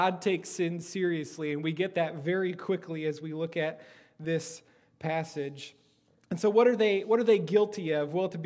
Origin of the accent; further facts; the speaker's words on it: Iowa, United States; I grew up in Iowa, and this doesn't sound like a description of Iowa.